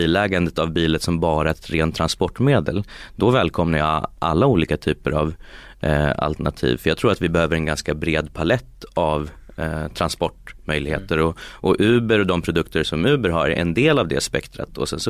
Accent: Uppsala, Uppsala County, Sweden; Nej, jag är från Uppsala från början

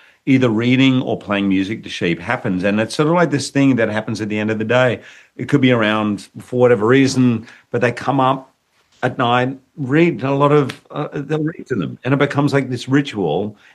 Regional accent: Australia; I'm Australian.

